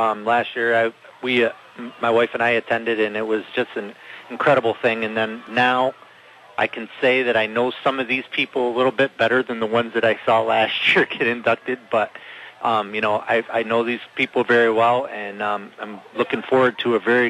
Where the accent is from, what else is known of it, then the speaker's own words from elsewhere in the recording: United States; what makes me proud to say I'm an American